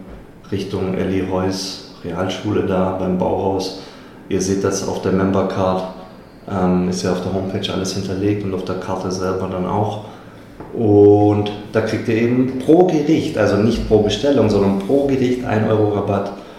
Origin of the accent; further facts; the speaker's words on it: Baden-Württemberg, Germany; im Brot klingt für mich so als Schwabe.